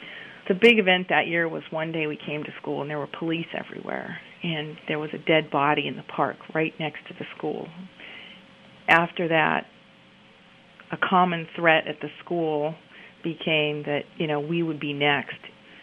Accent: Seattle, Washington, United States; I grew up in Seattle.

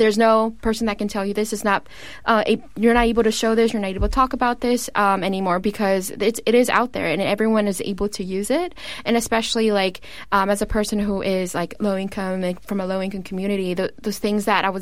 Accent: Oakland, California, United States; I'm originally from Oakland.

